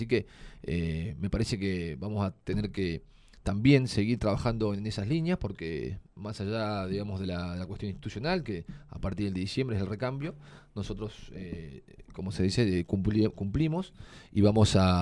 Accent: Perito Moreno, Santa Cruz, Argentina; born there; Yo soy nacido acá en Perito Moreno

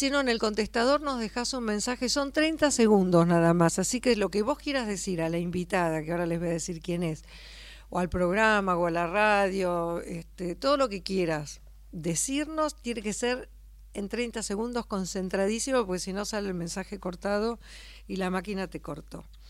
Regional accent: Buenos Aires, Argentina; yo soy porteña y amo esta ciudad.

